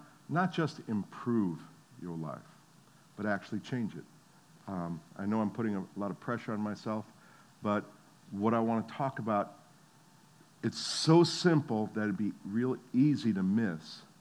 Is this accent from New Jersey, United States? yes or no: yes; New Jersey, United States; And of course, not only do I not know Jesus, but I'm from New Jersey.